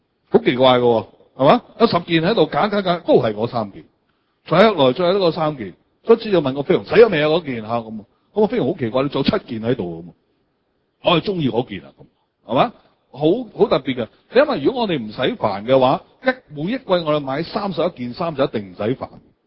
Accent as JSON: {"language": "Cantonese", "region": "Guangdong", "country": "China", "said": "你要明白，我哋肯定覺得我哋廣東人有個態度咩？"}